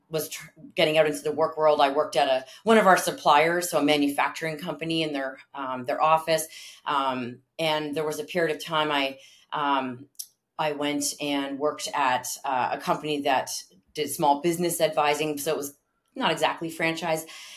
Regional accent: Ontario, Canada; I grew up near Toronto.

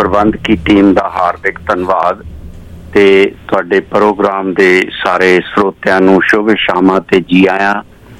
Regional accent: Chak Bhai Ka, Punjab, India; ਮੇਰਾ ਜਨਮ ਜਦੋਂ ਹੋਇਆ ਮੇਰਾ ਪਿੰਡ ਛੋਟਾ ਜਿਹਾ ਚੱਕ ਭਾਈ ਕਾ, ਤਹਿਸੀਲ ਬਰਨਾਲਾ, ਜ਼ਿਲ੍ਹਾ ਸੰਗਰੂਰ ਸੀ

